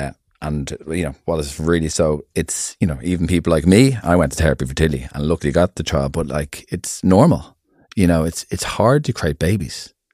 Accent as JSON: {"language": "English", "country": "Ireland", "said": "Like, Ireland's 5 million people. We're an English-speaking country. I think more Irish business need to start looking abroad."}